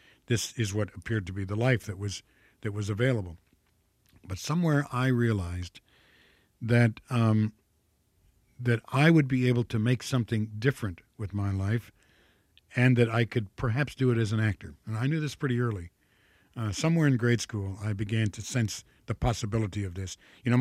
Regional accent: Toledo, Ohio, United States; I'm from Ohio. I was born in Toledo, Ohio. And I grew up there. My father was from Montgomery, Alabama.

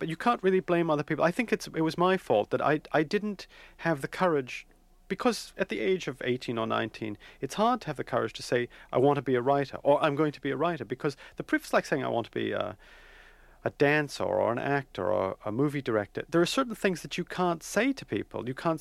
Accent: Medford, Massachusetts, United States; I grew up in Medford, Massachusetts.

